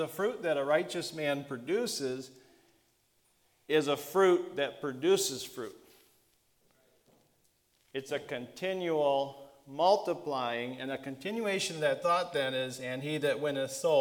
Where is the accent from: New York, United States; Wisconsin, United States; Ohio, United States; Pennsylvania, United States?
Wisconsin, United States; I'm from Wisconsin originally, so I understand how that works.